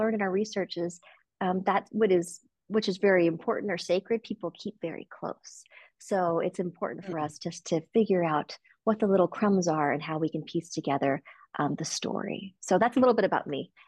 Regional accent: New Orleans, Louisiana, United States; also born or lived in New York City; Well, I was raised in New Orleans, Louisiana. I went to Dominican High School there, an all-Catholic girls' high school.

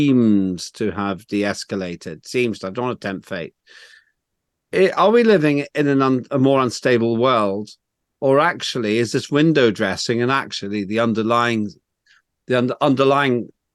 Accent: Northern Ireland, United Kingdom; my life experience growing up in Northern Ireland and then being centrally involved in the peace process.

